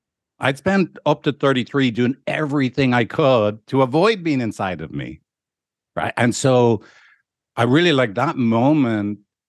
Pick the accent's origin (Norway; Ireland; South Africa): Ireland; Dublin, Leinster; You know, I grew up in Dublin where the culture where people ask you what school you went to.